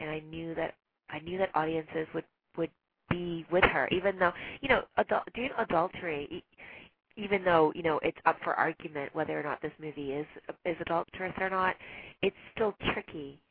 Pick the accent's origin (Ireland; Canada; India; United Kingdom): Canada; also born or lived in Damascus, Syria; I'm Canadian. My parents are Arab. And on and off, we lived during my childhood in Syria, in Damascus, for about 4 years.